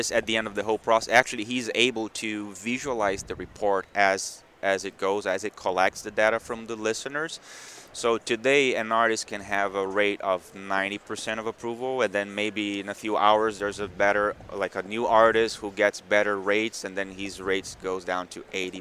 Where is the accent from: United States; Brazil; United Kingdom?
Brazil; I'm from Brazil and I'm here working with this guy.